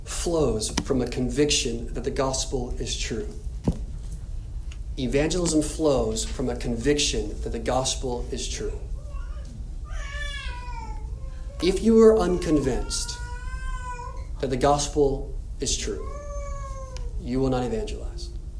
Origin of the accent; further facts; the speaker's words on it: United States; now in Iceland; as an American in Iceland